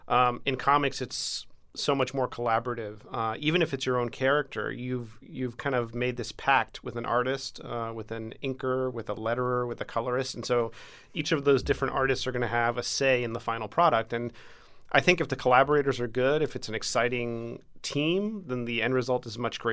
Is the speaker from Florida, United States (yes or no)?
yes; Miami, Florida, United States; at least the picture that I remember as a kid or growing up in Miami.